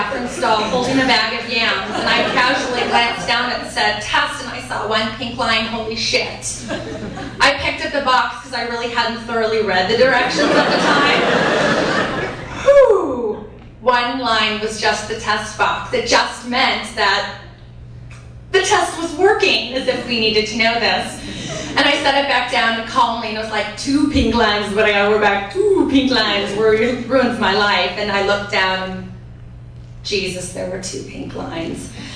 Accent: Missouri, United States; mostly drinking because I'm from Missouri.

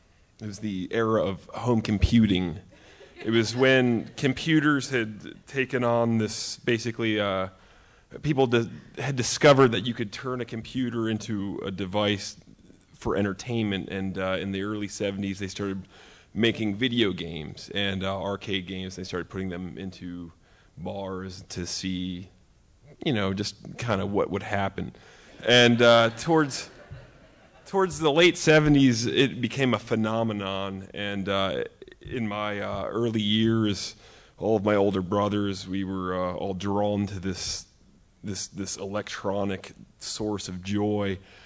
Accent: Maryland, United States; I grew up in Harford County. I'm the youngest of five children in a house of, I guess, seven people.

